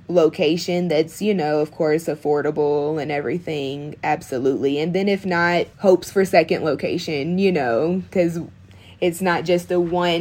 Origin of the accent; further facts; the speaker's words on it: Arkansas, United States; Like, growing up in Arkansas, I mean, you have Chili's and Texas Roadhouse. And then we had like a catfish spot that is now out of business, you know.